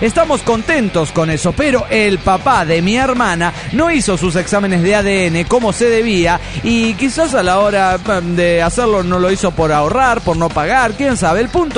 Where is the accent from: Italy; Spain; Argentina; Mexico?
Mexico; Guadalajara, Jalisco; de Guadalajara, Jalisco, México.